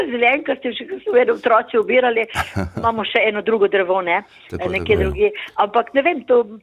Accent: Southeast Slovenia, Slovenia; Jaz sem iz Bele krajine.

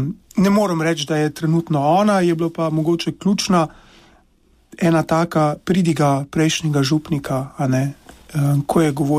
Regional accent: Gradac, Southeast Slovenia, Slovenia; prihajam iz Bele krajine, torej moja mladost je potekala po, če se nekoliko izrazim, po belokranjskih travnikih in stelnikih

